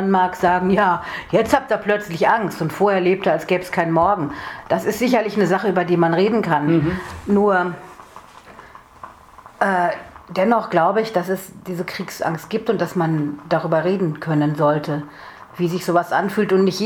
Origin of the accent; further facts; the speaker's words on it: North Rhine-Westphalia, Germany; bei uns im Ruhrgebiet